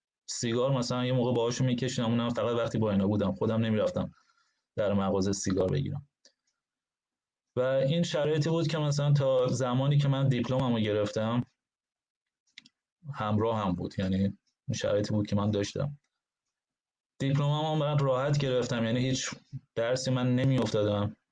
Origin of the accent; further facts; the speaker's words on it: Iran; moved away as an adult; یه دوره که کودکیم بود تا نوجوانی، و بعدم از نوجوانی تا تقریبا همون 30 سالی که از ایران اومدم بیرون.